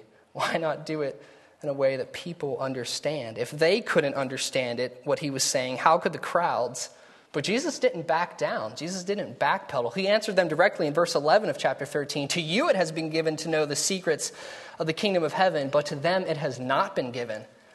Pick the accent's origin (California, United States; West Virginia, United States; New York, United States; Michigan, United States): West Virginia, United States; Now, some of you may not know this. Most of you probably do. I'm from West Virginia.